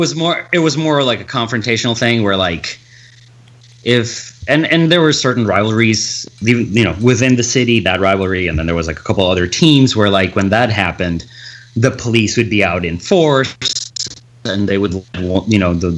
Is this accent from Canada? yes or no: no; Colombia; also born or lived in Miami; now in United States; I lived here. I grew up in Colombia. Till like 95, and my parents got divorced. My dad got a job opportunity in Miami with the company he was with at the time, and after like a year, I moved up here with him.